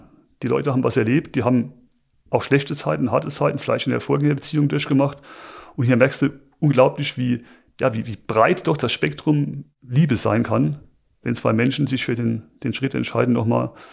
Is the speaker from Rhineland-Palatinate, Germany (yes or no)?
yes; Kreimbach-Kaulbach, Rhineland-Palatinate, Germany; also born or lived in Kaiserslautern; Der Lauf beginnt 1975 in Kaiserslautern im damals noch städtischen Krankenhaus. Und meine Kindheit habe ich in Greinbach-Kaulbach verbracht.